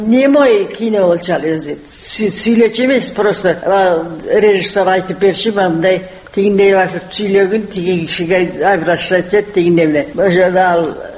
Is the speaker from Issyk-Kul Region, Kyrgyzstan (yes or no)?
yes; Karakol, Issyk-Kul Region, Kyrgyzstan; Мен кичине кезимде Каракол шаарында туруп турабыз. Кытайдан качып кайра келгенден кийин ошо эмеде.